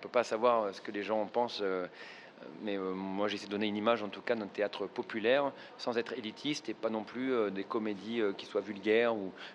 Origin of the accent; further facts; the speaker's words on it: Avignon, Provence-Alpes-Côte d'Azur, France; Avignon, déjà, c'est ma ville natale. Moi, je suis né à Avignon, donc c'est particulier. Mes parents, d'ailleurs, habitent toujours ici, donc j'ai fait mes études dans Avignon, au lycée.